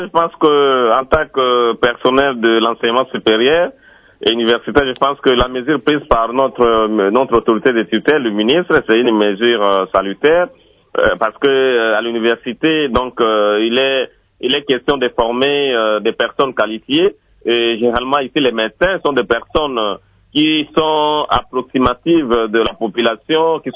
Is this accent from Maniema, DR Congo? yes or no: no; Mbandaka, Équateur, DR Congo; comme chez moi, en Mbandaka, par exemple